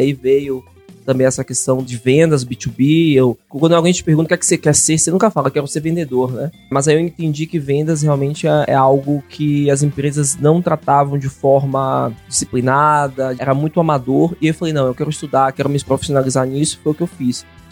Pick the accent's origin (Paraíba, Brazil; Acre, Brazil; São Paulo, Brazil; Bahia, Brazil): Bahia, Brazil; Salvador; born there; nasci em Salvador, fiz a Universidade Federal da Bahia em Administração.